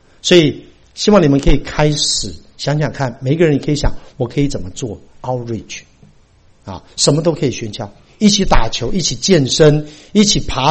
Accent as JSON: {"language": "Chinese", "country": "United States", "said": "我们美国人都是这样，自己的碗自己洗"}